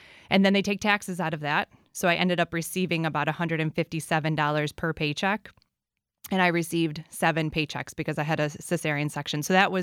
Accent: Rochester, New York, United States; also born or lived in Washington, D.C.; So I grew up in Rochester, but moved away to Washington, D.C. for 10 years. So when I moved back to Rochester in 2014

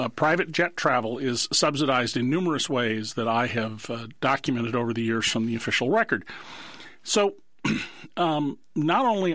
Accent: San Francisco, California, United States; born there; now in Rochester, United States; I was born in San Francisco, but I have lived in Rochester, New York now for the last 21 years

